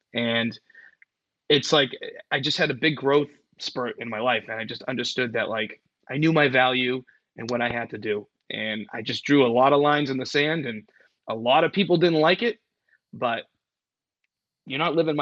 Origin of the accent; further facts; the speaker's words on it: Danvers, Massachusetts, United States; also born or lived in Gloucester; Yeah, I was born in Gloucester, and then I moved to Danvers when I was in middle school.